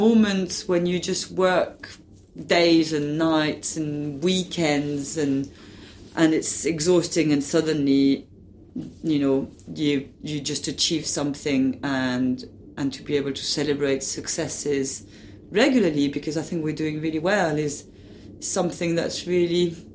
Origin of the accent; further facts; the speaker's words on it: United Kingdom; audiences, when they see our work, are quite surprised to find out we're British.